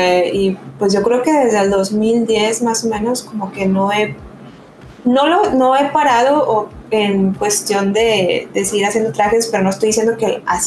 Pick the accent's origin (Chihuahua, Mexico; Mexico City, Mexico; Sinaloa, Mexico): Chihuahua, Mexico; now in Monterrey, Mexico; vivo en Monterrey, pero yo soy de Chihuahua, entonces en Chihuahua era como que, pues así como que una convención